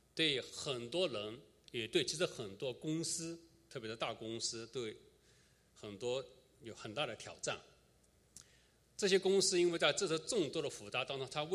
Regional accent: China; moved away as an adult; now in United States; 福州口音，我讲的是客家话，所以他们常常对我是哪里人也是有怀疑。后来我到美国来工作，我也不懂为什么，可能是我的肤色缘故，很多人不认为我是大陆人，老是把我当成是东南亚国家的人，可能这样跟我讲英语的口音也是有关系。

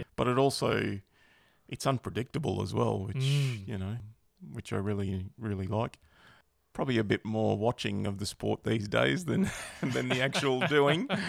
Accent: Australia; also born or lived in Cape Town, South Africa; I was born in South Africa, in Cape Town. I moved to Australia with mum and dad in 1979. I was only sort of seven at the time, so quite young.

